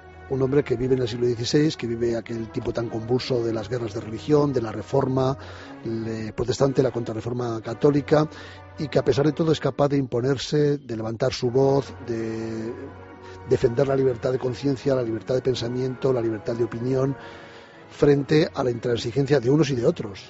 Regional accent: Aragon, Spain; mi paisano, yo soy aragonés como era, Miguel Servet.

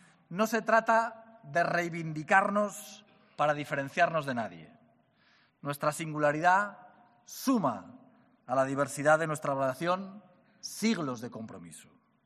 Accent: Aragon, Spain; accent: Aragonese; nos permite mostrar hoy nuestro especial acento aragonés

